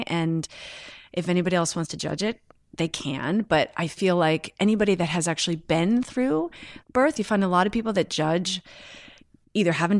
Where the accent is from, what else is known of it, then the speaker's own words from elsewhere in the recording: East Coast, United States; although out here, and I'm from the East Coast, and my girlfriends that I still talk to at home